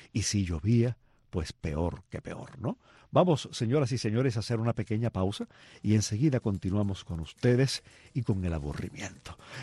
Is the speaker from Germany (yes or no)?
no; Palma Soriano, Santiago de Cuba, Cuba; cuán bien yo recuerdo mis horas de aburrimiento de niño en Palma Soriano, ¿no?